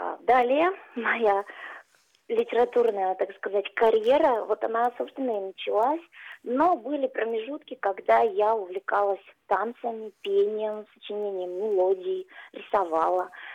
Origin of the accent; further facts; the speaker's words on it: Onega, Arkhangelsk Oblast, Russia; я из Онеги сама